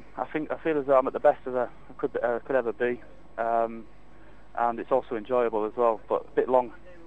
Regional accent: York, Yorkshire and the Humber, United Kingdom; No, I'm from England, York, which is, I suppose, interesting for the Scottish here

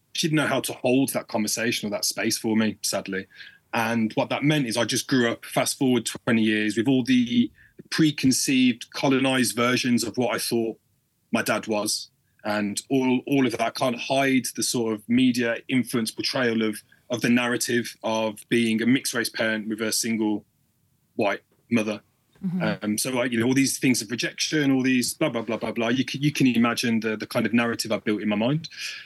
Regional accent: Birmingham, West Midlands, United Kingdom; I was brought up in Birmingham in a multicultural environment, you know, very mixed friends

